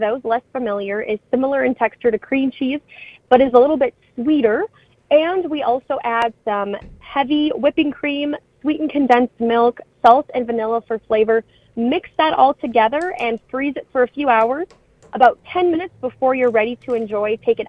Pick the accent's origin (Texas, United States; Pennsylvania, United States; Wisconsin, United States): Wisconsin, United States; Poynette; I grew up in Poinette, Wisconsin, so not too far north of Madison area.